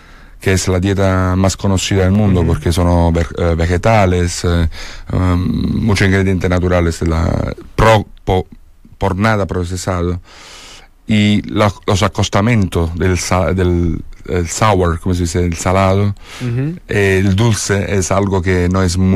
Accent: Naples, Campania, Italy; born there; Spanish is a second language; me enamoré de la pizza porque nací en Nápoles

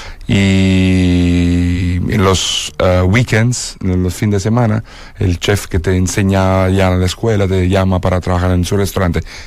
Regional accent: Naples, Campania, Italy; born there; Spanish is a second language; me enamoré de la pizza porque nací en Nápoles

